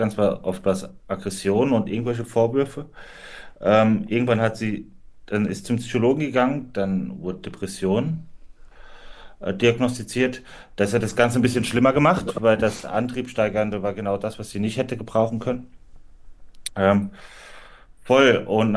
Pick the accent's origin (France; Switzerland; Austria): Austria; Vienna; ich komme aus Wien.